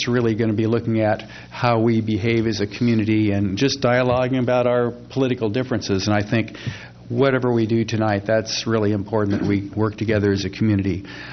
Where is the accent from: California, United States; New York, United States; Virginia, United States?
California, United States; Atascadero; I remember growing up in Atascadero, it just seems like we had a easier time to talk about some of our differences.